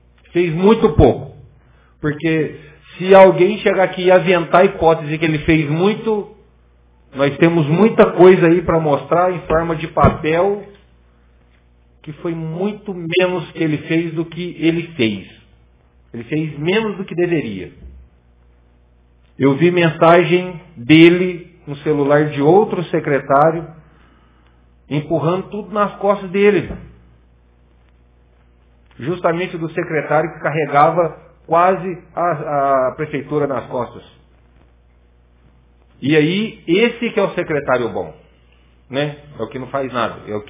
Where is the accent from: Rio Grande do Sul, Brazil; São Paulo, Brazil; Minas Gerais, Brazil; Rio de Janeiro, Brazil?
Minas Gerais, Brazil; Ijaci; Fora que somos nascidos, criados em Ijaci.